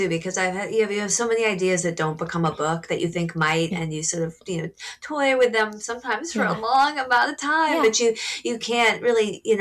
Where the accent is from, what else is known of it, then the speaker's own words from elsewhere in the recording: Grosse Pointe, Michigan, United States; I've never set a book, even anywhere near my hometown, which is Grosse Pointe, just outside of Detroit